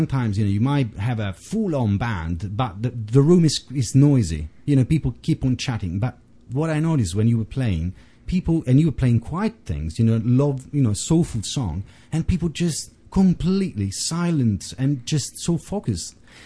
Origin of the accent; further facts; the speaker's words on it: Rome, Lazio, Italy; I come from Rome